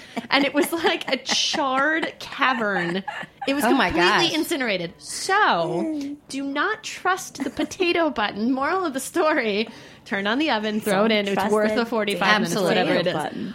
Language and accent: English; New York, United States; born or raised there